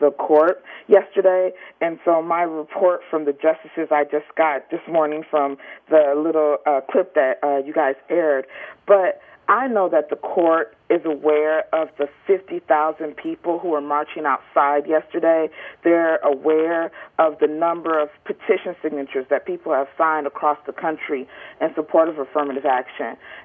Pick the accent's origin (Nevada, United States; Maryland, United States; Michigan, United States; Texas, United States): Michigan, United States; Detroit; I'm from Detroit. I went to high school in Detroit, and the schools in the city of Detroit are just not the same.